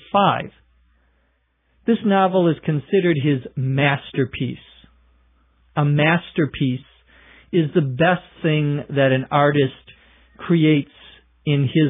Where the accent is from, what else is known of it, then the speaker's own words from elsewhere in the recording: St. Paul, Minnesota, United States; born there; I was born in St. Paul, Minnesota on September 24th, 1963, 67 years later, to the date